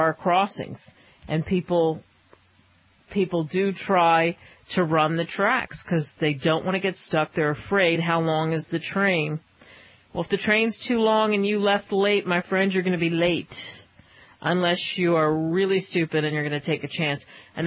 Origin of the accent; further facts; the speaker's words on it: Philadelphia, Pennsylvania, United States; I mentioned that story where I was a reporter in Nebraska, and because I grew up in Philadelphia